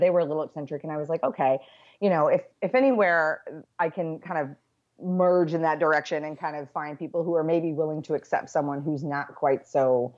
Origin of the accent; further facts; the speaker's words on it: Florida, United States; also born or lived in Midlothian, Virginia; I moved from Florida to a little town in Virginia in the middle of nowhere called Midlothian, Virginia. And coming from Florida, you know, down here where I'm at now, it's hot, it's sunny.